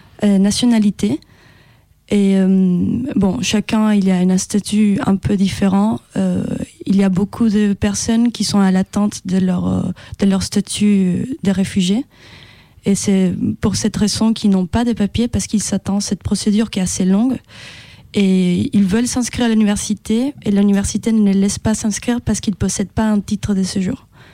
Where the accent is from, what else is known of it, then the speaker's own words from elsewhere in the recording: Venezuela; French is a second language; now in France; Je viens de Venezuela et je n'ai pas une visa pour pouvoir continuer mes études